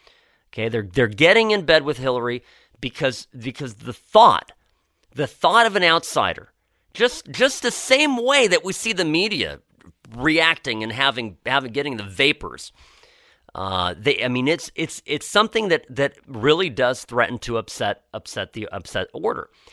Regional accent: United States; it was actually a little bit sad as an American, I got to tell you.

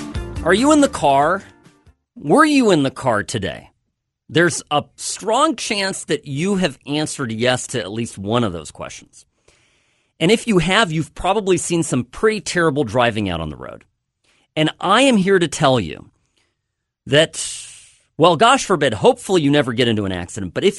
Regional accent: Irvine, California, United States; Here at home in California, where I grew up in Irvine, my mom buys a new car

